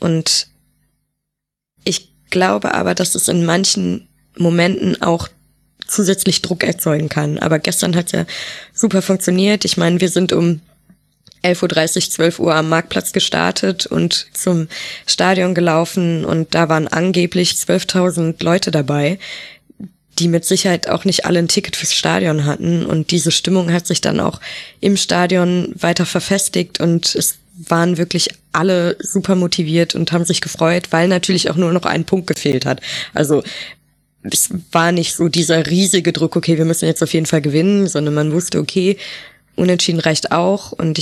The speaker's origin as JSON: {"language": "German", "town": "Düsseldorf", "region": "North Rhine-Westphalia", "country": "Germany", "said": "Also ich komme ja aus Düsseldorf"}